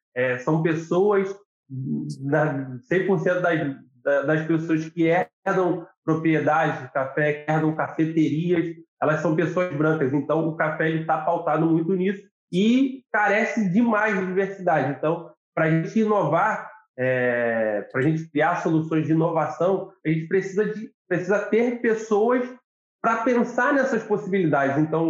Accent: Araruama, Rio de Janeiro, Brazil; Eu sou natural de Araruama, interior do estado aqui do Rio de Janeiro. Hoje em dia eu moro na Baixada Fluminense, Nova Iguaçu, e onde eu vim há 10 anos, eu saí de Araruama e vim para Nova Iguaçu

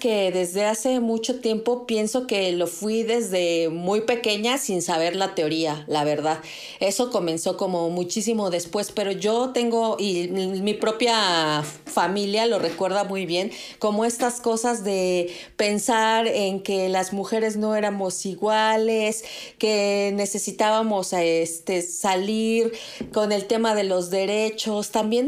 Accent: Mexico City, Mexico; Y mira que soy de la Ciudad de México

